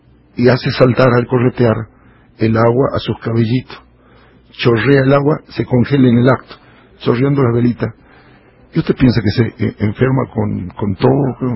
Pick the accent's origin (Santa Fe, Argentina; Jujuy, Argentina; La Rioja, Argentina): Jujuy, Argentina; Humahuaca; Nací y sigo viviendo en La Quebrada de Humahuaca.